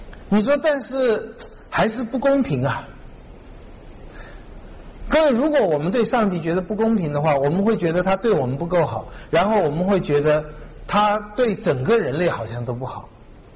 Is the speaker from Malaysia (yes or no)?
no; Taiwan; 我是会说中文的，大概就跟我成长的环境有关系，我是在台湾长大的嘛。